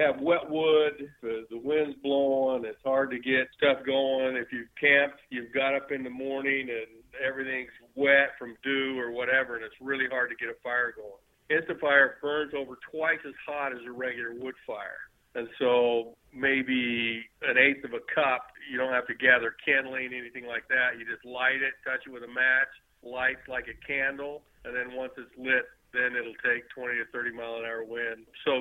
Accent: Idaho, United States; also born or lived in Oregon; I grew up in Idaho and Eastern Oregon, so around farm country and to the mountains, so just grew up in the outdoors.

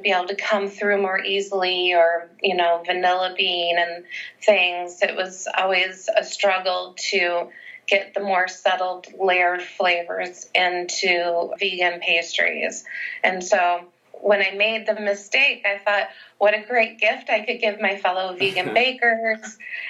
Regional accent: Mound, Minnesota, United States; Mound then was much smaller than Mound now, and we grew up on a lake, and the property was probably more than an acre.

